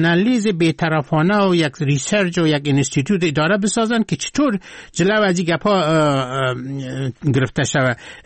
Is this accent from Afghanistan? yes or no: yes; Afghanistan; شوروی که چپه شد ما رفتم در ترکمنستان و قزاقستان، اینجا از مخاطرات خود بگویم در قزاقستان مردم که ما فهمیدن که ما از افغانستان هستم